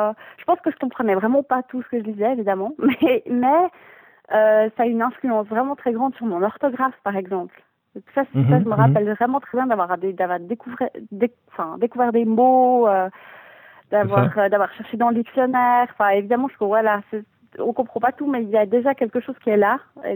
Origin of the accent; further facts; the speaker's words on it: Savigny, Vaud, Switzerland; now in Lausanne, Switzerland; J'ai grandi à Savigny, près de Lausanne, à la campagne. J'habite à Lausanne depuis 2009. Lausannoise depuis 2009.